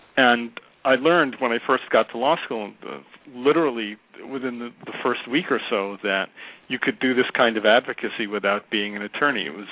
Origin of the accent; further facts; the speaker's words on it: Yonkers, New York, United States; also born or lived in Bronx; I was born and raised in the Bronx in my early years, and then when I was a young little guy, we moved to Yonkers, and I lived in Yonkers through grade school and almost throughout high school